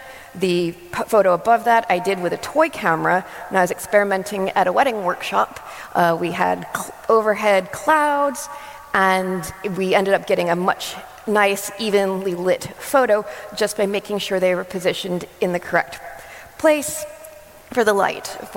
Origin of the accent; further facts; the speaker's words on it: New Jersey, United States; Also, if you didn't notice the accent, I am American. I'm from New Jersey, so I talk very fast.